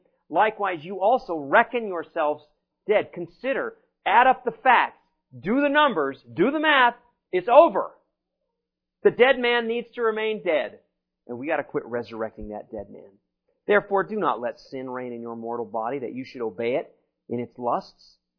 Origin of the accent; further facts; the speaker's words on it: the South, United States; Like they might say down in the South. And I grew up in the South, so I can say that.